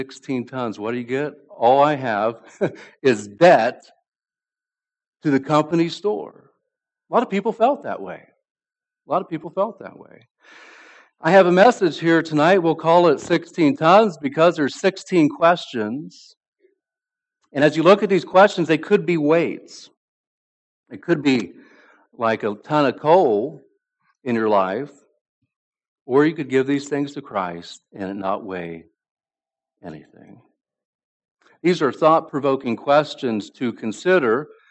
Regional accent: Appalachia, United States; also born or lived in West Virginia; Well, when I was young, I grew up in Appalachia, and we even lived in West Virginia for a while.

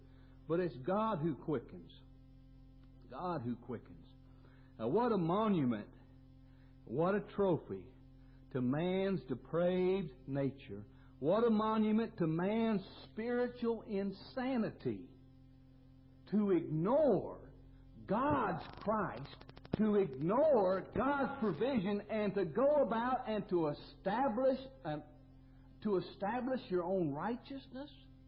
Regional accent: Salt Lake City, Utah, United States; I grew up out there in Salt Lake City, and they pounded Mormonism in my head from the day I came out of Mama's belly.

